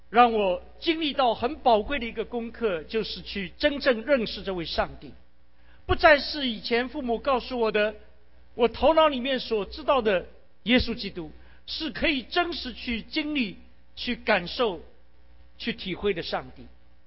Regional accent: China; 透过我们中国人，把神的祝福，把上帝的福音带到世界的每一个角落

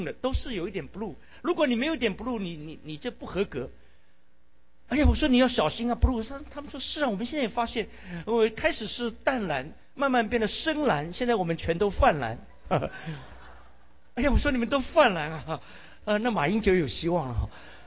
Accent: China; 透过我们中国人，把神的祝福，把上帝的福音带到世界的每一个角落

